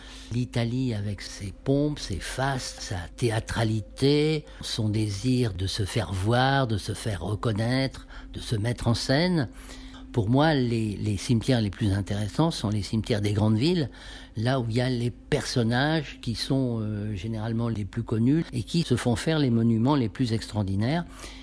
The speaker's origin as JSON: {"language": "French", "town": "Paris", "region": "Île-de-France", "country": "France", "said": "parce que je suis parisien d'abord."}